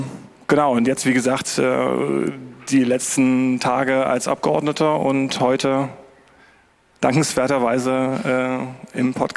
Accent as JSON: {"language": "German", "town": "Bad Schlema", "region": "Saxony", "country": "Germany", "lives_now": "Leipzig, Germany", "said": "ich bin Sachse, ja, mein ganzes Leben lang schon und ich komme aus dem Erzgebirge, aus Bad Schlema, falls das jemand was sagt, und seit 2004 in Leipzig."}